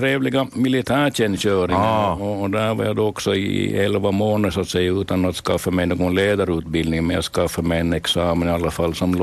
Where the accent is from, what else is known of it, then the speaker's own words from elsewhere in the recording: Korsnäs, Ostrobothnia, Finland; Jo, jag är hemma från Korsnäs